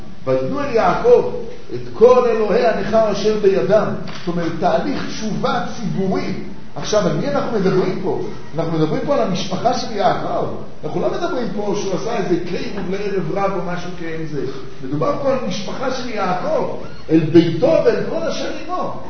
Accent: Tel Aviv, Tel Aviv District, Israel; אנחנו בתור תל אביבים, שגדלנו בתל אביב

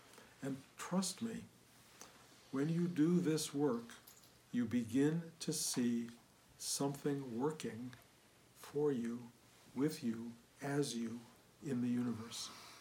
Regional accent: Detroit, Michigan, United States; I was a kid from Detroit, totally unformed, you know, certain ambitions maybe, bigger than Detroit ambitions

